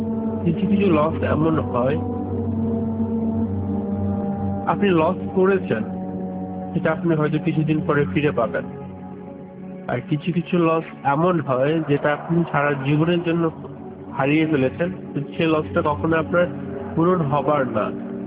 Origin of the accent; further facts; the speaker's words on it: Hamidpur, Dhaka Division, Bangladesh; now in Kuwait; আমি টাঙ্গাইল জেলার কালিয়াটি থানার হামিদপুর গ্রামে বাস করি। মূলত কারণ এখন আমি প্রবাসী, মানে আমি কোয়েতে আছি।